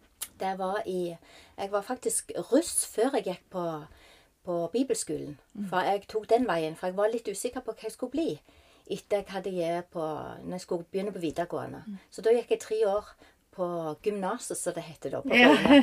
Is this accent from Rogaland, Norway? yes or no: yes; Nærbø, Rogaland, Norway; Jeg er født og oppvoksen på Nærbø. Der har jeg egentlig bytt hele livet.